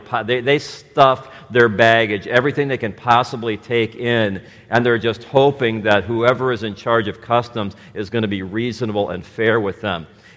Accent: Gary, Indiana, United States; I grew up in Gary, Indiana, okay, and I'm alive to tell about it.

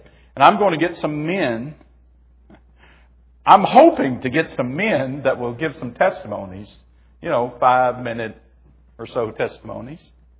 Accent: Louisiana, United States; I said, "Well, I'm from Louisiana."

